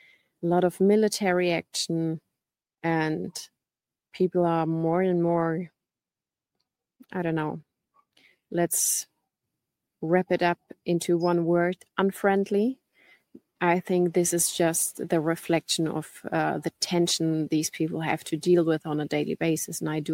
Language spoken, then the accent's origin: English; Germany; now in Canary Islands, Spain; before we settled down in the Canary Islands, I mean, we are originally from Germany.